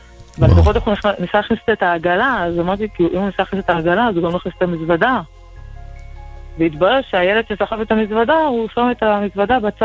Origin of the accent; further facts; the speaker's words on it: Ashkelon, Southern District, Israel; אנחנו מאשקלון, וחווינו פה המון המון המון השגחה